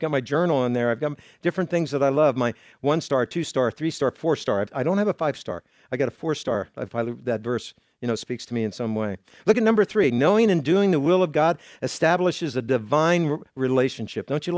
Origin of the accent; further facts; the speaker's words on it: California, United States; moved away as an adult; You know, we came from California, come here. I don't ever want to go back to California.